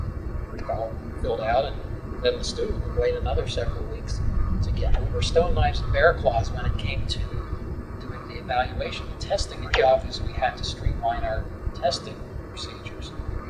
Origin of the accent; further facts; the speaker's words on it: Pennsylvania, United States; I was born in Pennsylvania.